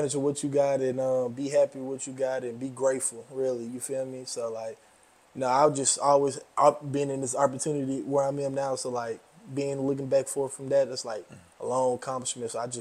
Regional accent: Gulfport, Mississippi, United States; I'm from Gulfport, Mississippi, right on the coast of Mississippi.

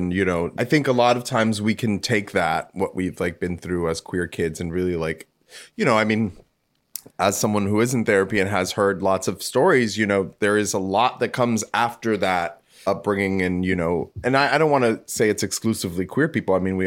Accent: New Jersey, United States; being growing up in Jersey and, you know, being a gay boy

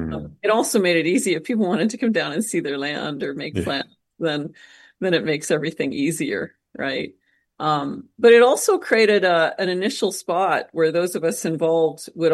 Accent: Canada; now in Costa Rica; I love being a Canadian. I love going home to visit.

